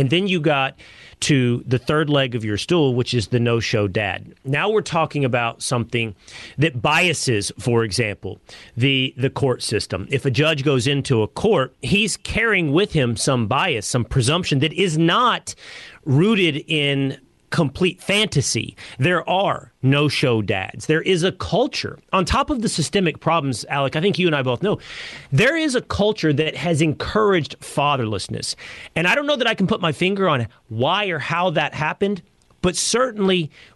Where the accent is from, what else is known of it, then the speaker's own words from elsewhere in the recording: Texas, United States; I grew up small town in Texas.